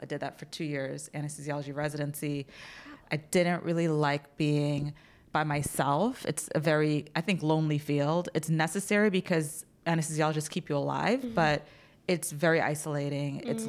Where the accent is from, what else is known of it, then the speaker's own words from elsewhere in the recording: Trinidad & Tobago; born there; also born or lived in New Jersey, United States; because I was born in Trinidad, which is a tiny island in the Caribbean right off the mm-hmm. coast of Venezuela. But then I moved to New Jersey. And then for a while I was like enrolled in like Jersey schools and then Trinidad school.